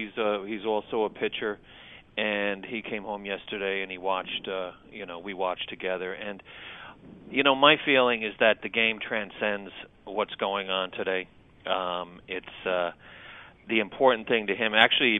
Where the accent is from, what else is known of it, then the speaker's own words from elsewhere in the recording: Manhattan, New York, United States; born there; now in Bristol, United States; I was born in Manhattan, but I listened to you on the radio.